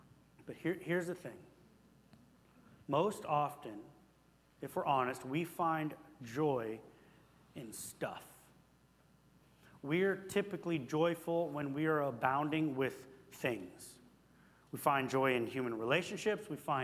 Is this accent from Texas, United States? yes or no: no; Phoenix, Arizona, United States; So I grew up in Phoenix.